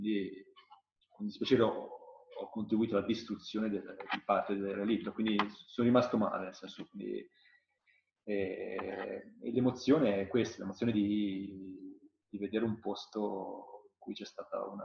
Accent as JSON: {"language": "Italian", "town": "Genoa", "region": "Liguria", "country": "Italy", "said": "perché da genovese ricordo quando da Voltri si vedeva questo pauroso incendio"}